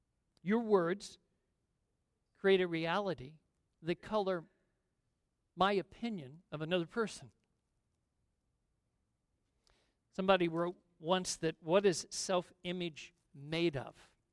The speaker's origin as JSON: {"language": "English", "region": "California", "country": "United States", "tie": "born or raised there", "said": "I grew up in Southern California."}